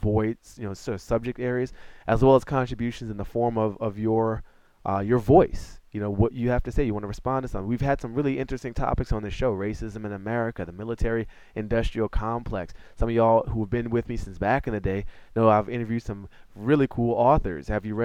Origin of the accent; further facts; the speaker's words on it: Washington, District of Columbia, United States; April 14th, I return to my hometown of Washington, D.C. to do a real show at a real club as part of the D.C. Comedy Festival.